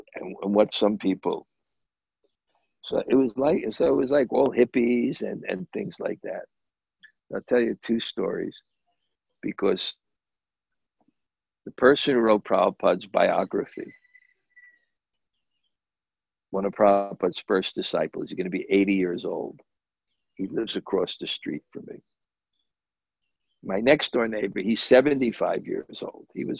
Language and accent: English; New York City, New York, United States; Because I'm from New York, so the Lower East Side.